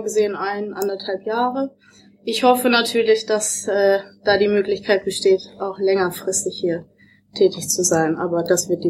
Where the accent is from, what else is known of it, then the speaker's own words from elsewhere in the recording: Dortmund, North Rhine-Westphalia, Germany; now in Hamburg, Germany; Ich komme ursprünglich aus Dortmund